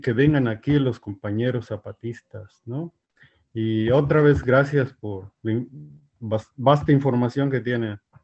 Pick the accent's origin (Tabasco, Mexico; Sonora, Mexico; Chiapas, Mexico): Chiapas, Mexico; now in Canada; soy Celtal de Chiapas, de los Altos de Chiapas.